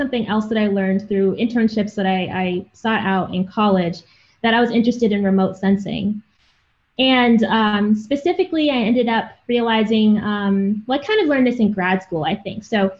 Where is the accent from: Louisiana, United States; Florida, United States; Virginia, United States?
Virginia, United States; also born or lived in Massachusetts; So I grew up here in the U.S. I was born up in Massachusetts. I lived there until I was about 9 years old, and then we moved down to Central Virginia.